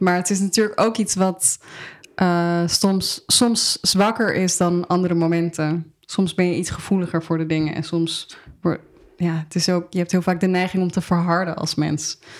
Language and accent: Dutch; Amsterdam, North Holland, Netherlands; Ja, ik ben in Amsterdam geboren en getogen, maar mijn moeder is Japans. Ik ben grotendeels door mijn moeder opgevoed. Dus ik heb eigenlijk een hele Japanse opvoeding gehad.